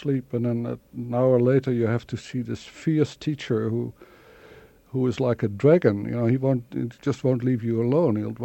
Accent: Rotterdam, South Holland, Netherlands; I grew up in Rotterdam in Holland from a sort of comfortable family

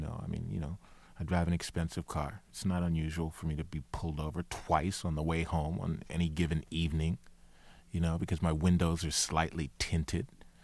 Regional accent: Washington, District of Columbia, United States; I come from Washington, D.C. That's what I'm from. That's where I'm from.

